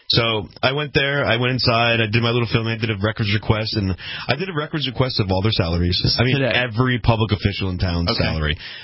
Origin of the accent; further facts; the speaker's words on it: Rhode Island, United States; I absolutely despised it when I was back in my home state, Rhode Island.